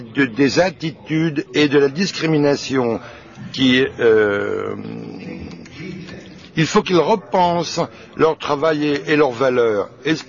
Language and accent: French; Chicago, Illinois, United States; je viens de Chicago, aux États-Unis.